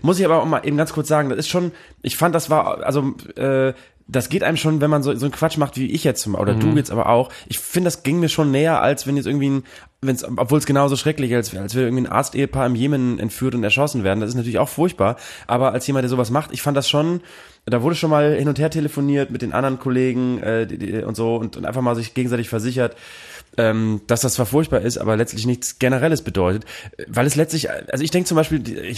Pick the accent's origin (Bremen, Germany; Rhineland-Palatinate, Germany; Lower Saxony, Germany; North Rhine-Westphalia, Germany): Bremen, Germany; das Einzige, was mich wirklich gerettet hat in meiner Jugend in Bremen-Nord